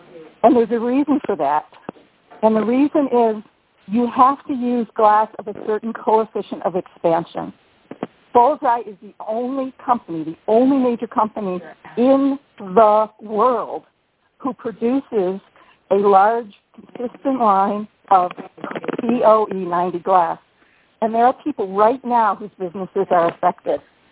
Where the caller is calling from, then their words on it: Ann Arbor, Michigan, United States; I'm calling from Ann Arbor, Michigan.